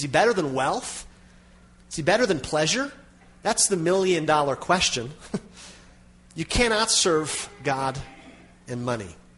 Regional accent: Minnesota, United States; We grew up in Minnesota, agricultural area, and in the summer times, the farmers would hire out bean walkers is what they called them

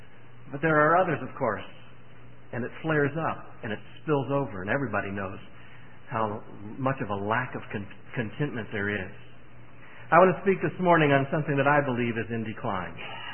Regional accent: United States; And I must say that hanging my head as an American.

